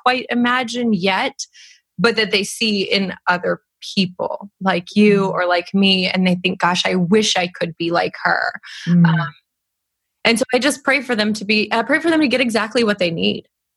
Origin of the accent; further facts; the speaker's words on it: California, United States; Basically, I grew up in California, spent 6 years with this guy